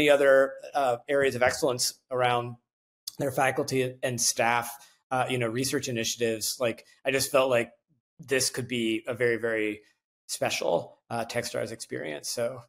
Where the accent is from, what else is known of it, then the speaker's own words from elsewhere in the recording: Illinois, United States; I'm a Midwesterner. You know, I'm a kid who grew up on a corn and soybeans farm in central Illinois, lived in the Midwest my whole life.